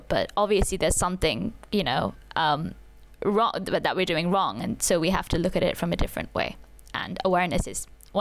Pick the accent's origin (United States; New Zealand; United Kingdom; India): India; Kolkata, West Bengal; bring it back to my home country in Calcutta